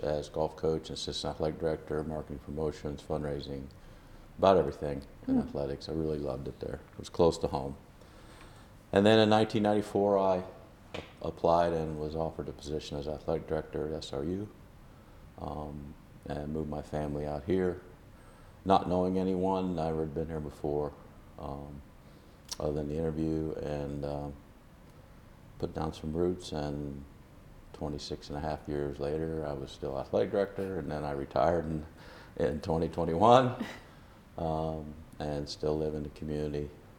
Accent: Marshall, Illinois, United States; after my dad. I'm originally from Marshall, Illinois, which is east central Illinois.

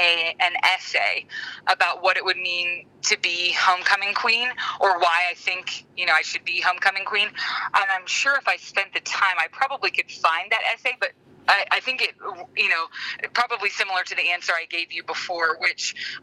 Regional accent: Slippery Rock, Pennsylvania, United States; Okay, I am originally from Slippery Rock, Pennsylvania. That's my hometown.

